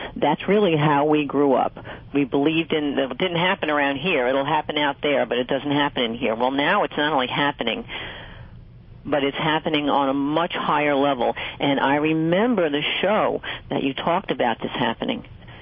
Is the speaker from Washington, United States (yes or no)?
no; Hicksville, New York, United States; I grew up in Hicksville, which is a kind of a middle-class area on Long Island back then.